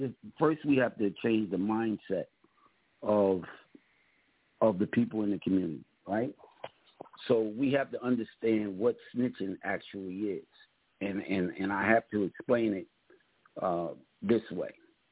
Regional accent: Philadelphia, Pennsylvania, United States; growing up in North Philadelphia, it was almost like a rite of passage to, you know, use profanity.

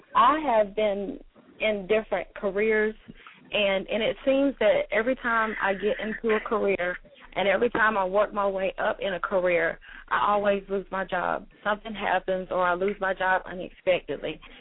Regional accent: Pinehurst, North Carolina, United States; I'm from Pinehurst, North Carolina.

